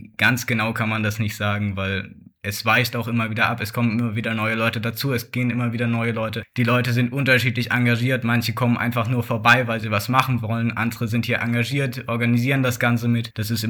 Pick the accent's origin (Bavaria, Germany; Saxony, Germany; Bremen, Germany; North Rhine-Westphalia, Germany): Saxony, Germany; bin 16 Jahre alt, hier im Makerspace Geistesblitz in Löbau aktiv und komme eigentlich aus einem kleinen Städtchen hier in der Region und gehe eben hier aber in Löbau zur Schule